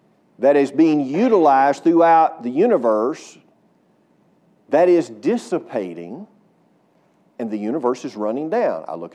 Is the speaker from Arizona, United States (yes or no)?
no; Texas, United States; So I live in Texas too. I live in Sulphur Springs, Texas. I'm a Texan all my life.